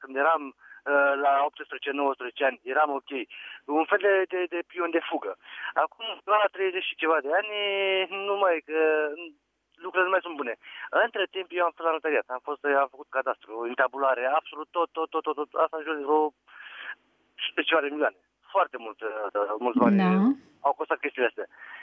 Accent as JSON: {"language": "Romanian", "town": "Constanța", "region": "Constanța County", "country": "Romania", "said": "sunt din Constanța."}